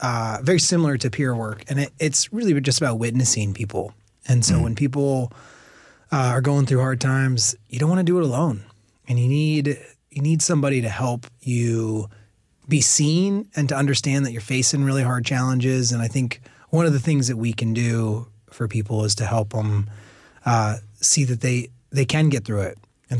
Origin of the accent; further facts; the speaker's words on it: Indiana, United States; Sure. Yeah. So … I am originally from Indiana.